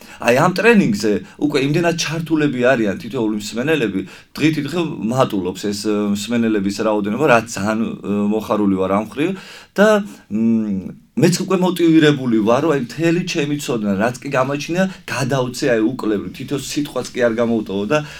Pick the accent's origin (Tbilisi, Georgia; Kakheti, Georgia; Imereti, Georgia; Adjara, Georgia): Adjara, Georgia; აი ჩვენი კუთხეა ეს დასავლეთ საქართველოს კერძო აჭარა, მოიხსენებათ ზან ისე საკურორტო ზოლი არის და ტურისტებსაც ძალიან ხშირად სტუმრობენ.